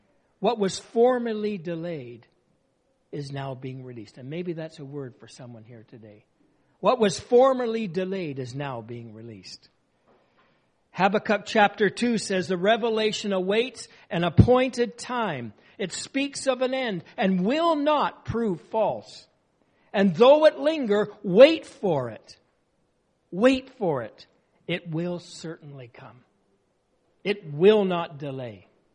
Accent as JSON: {"language": "English", "country": "Canada", "said": "unfortunately, sometimes we're Canadian."}